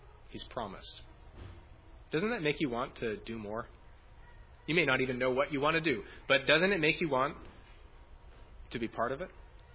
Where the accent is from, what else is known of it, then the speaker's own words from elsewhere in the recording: Canada; There's very sad news in my home country that we're expanding the law of allowing assisted suicide